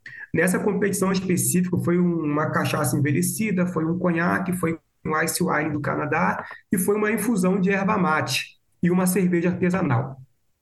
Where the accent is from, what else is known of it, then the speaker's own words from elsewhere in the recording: Rio de Janeiro, Brazil; now in Minas Gerais, Brazil; Eu do Rio de Janeiro, né? Hoje radicado em Minas Gerais, mas sou do Rio de Janeiro